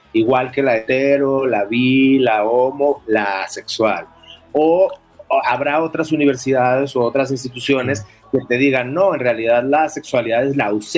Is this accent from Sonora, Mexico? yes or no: no; Culiacán, Sinaloa, Mexico; yo que soy de Culiacán, Sinaloa, entonces de repente crezco en la playa, ¿no?